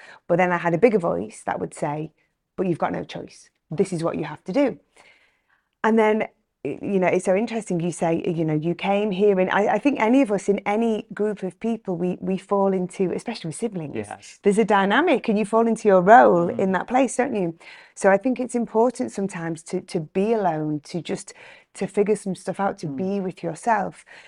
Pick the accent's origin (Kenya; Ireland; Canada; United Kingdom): United Kingdom; North West England; now in United States; it's really lovely to go back to my childhood and to to educate people in America about what it's like growing up